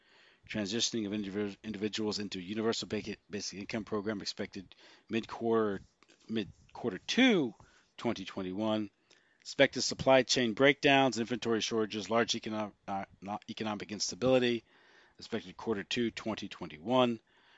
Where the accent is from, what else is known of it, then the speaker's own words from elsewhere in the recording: Canada; I, as a Canadian, and more importantly, as a parent who wants a better future